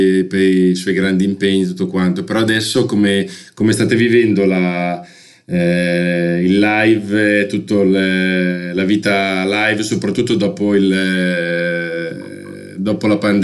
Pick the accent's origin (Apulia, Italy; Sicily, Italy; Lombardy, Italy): Lombardy, Italy; Milan; now in Ferrara, Italy; adesso abito a Ferrara, però sono originario di Milano